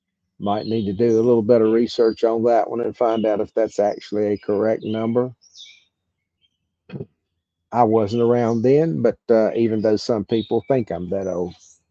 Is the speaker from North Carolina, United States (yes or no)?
yes; North Carolina, United States; I did think about it when I was a kid growing up in Southern North Carolina.